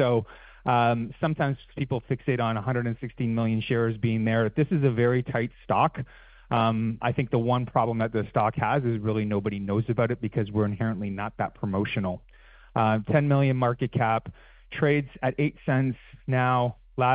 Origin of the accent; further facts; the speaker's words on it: Canada; We trade in Canada. I'm Canadian.